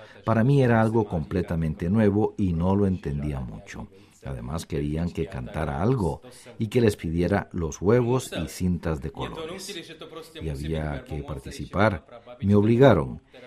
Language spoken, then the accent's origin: Spanish; Germany; yo crecí en Alemania, pero en una familia de Yugoslavia.